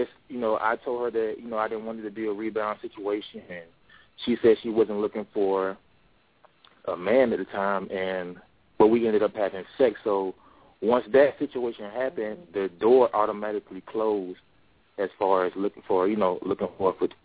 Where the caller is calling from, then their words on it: Atlanta, Georgia, United States; I'm calling in from Atlanta, Georgia.